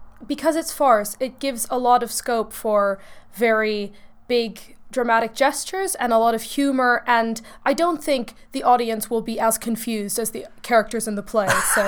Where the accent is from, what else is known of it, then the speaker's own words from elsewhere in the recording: Germany; English is a second language; obviously growing up in Germany